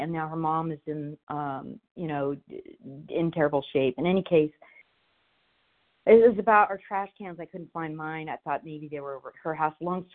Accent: California, United States; from California.

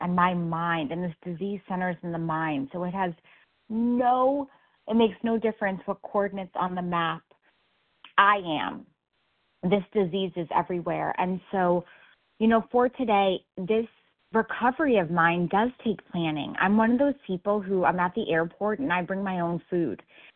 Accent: New York, United States; I so relate to this geographical move. This was me. I grew up in New York. Started out in college for 2 years in Rhode Island

